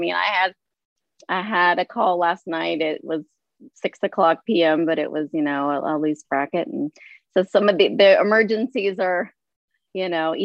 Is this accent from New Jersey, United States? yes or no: no; St. Mary's, West Virginia, United States; My grandfather was a dentist, and he had a practice in St. Mary's, where I grew up in West Virginia.